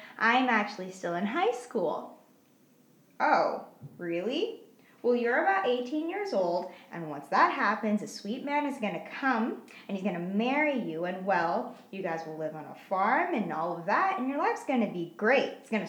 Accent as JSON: {"language": "English", "country": "Canada", "tie": "born or raised there", "said": "because I grew up in Canada, because my parents were multicultural"}